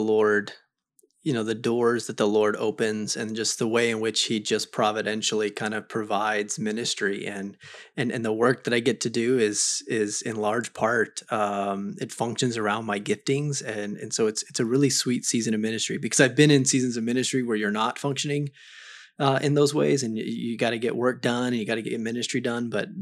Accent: Arizona, United States; So both born and raised in Arizona. We've left for some schooling at times, but this is pretty much Arizona's been home base for us for most of our lives.

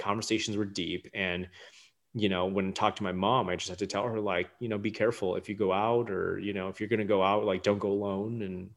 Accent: Minneapolis, Minnesota, United States; also born or lived in St. Paul; growing up in the Twin Cities, in Minneapolis and St. Paul, I mean, I think we have such a big community that, like, when I'm around other Hmong people, you know, obviously very comfortable

